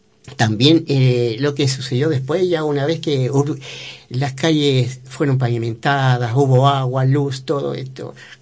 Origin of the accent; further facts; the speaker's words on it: Santiago, Santiago Metropolitan Region, Chile; now in Villa Alemana, Chile; No, yo fui nacido y criado en Santiago.